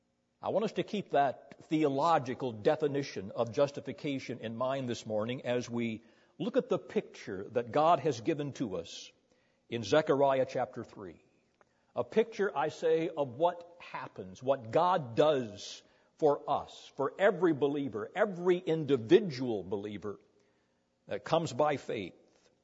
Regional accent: Greenville, United States; I am from Greenville.

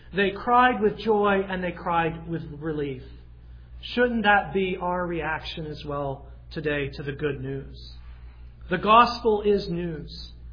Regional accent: the South, United States; I grew up in the South

